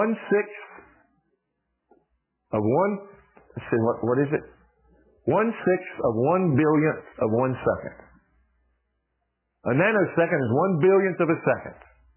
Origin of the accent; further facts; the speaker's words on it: Greensboro, North Carolina, United States; I used to live in Greensboro, North Carolina. It's my hometown where I was born.